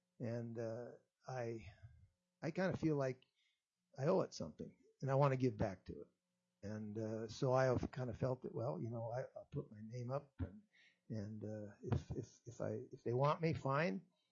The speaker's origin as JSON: {"language": "English", "town": "Anchorage", "region": "Alaska", "country": "United States", "tie": "born or raised there", "said": "I was born in Anchorage, a second-degree Alaskan, generation Alaskan. I went to graduate from West High."}